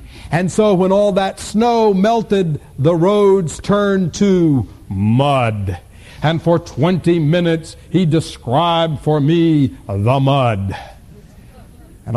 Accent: Florida, United States; moved away as an adult; also born or lived in Tennessee / Texas; Now, you understand, I grew up in Florida, and it didn't snow at all, and I went to college in Tennessee and in Texas, and when it snowed, it had the courtesy to leave.

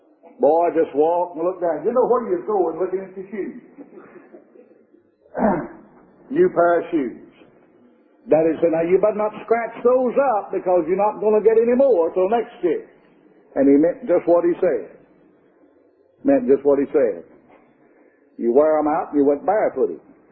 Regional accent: Mississippi, United States; I grew up over here in Mississippi. Came close to my home coming over here. Came very close to it. Grew up on a cotton farm over there. Raised cotton.

